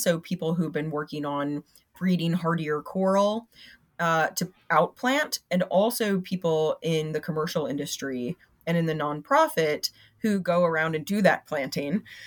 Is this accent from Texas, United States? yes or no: no; Florida, United States; I'm from Florida